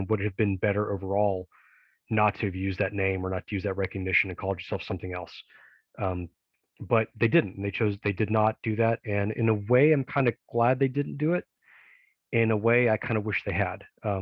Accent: New Jersey, United States; I'm from New Jersey.

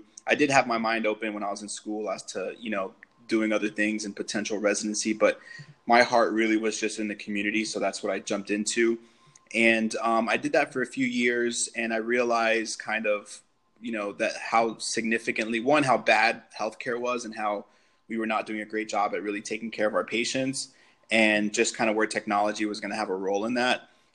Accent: Miami, Florida, United States; So I grew up actually in Miami, Florida. It's where I still currently live

